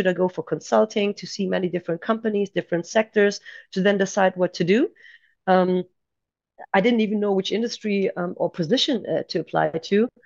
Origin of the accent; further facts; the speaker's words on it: Aachen, North Rhine-Westphalia, Germany; also born or lived in Istanbul, Turkey / United States / Netherlands; I was born and raised in Aachen, which is kind of my home base.